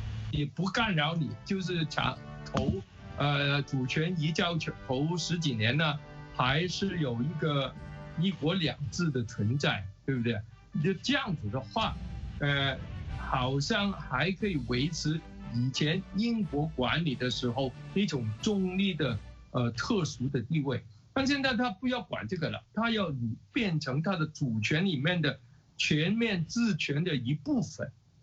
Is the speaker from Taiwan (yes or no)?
no; Guangdong, China; 又变成我们广东人说的那种糖水滚糖鱼、黄水滚黄鱼